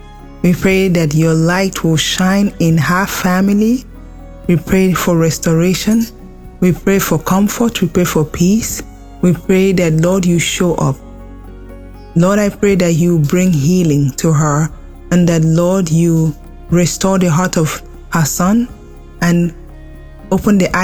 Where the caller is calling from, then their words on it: Texas, United States; I'm calling from Texas